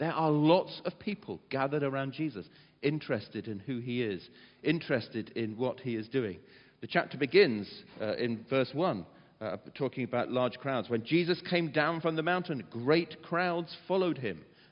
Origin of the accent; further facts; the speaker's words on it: England, United Kingdom; And of course, being English, we didn't want to say anything.